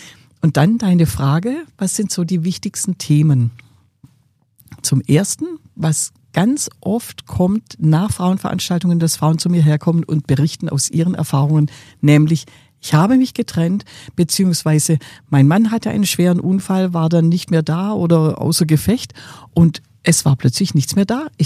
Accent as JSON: {"language": "German", "region": "Baden-Württemberg", "country": "Germany", "tie": "born there", "said": "Ich bin als Schwäbin geboren und in einem typisch schwäbischen Haushalt geboren."}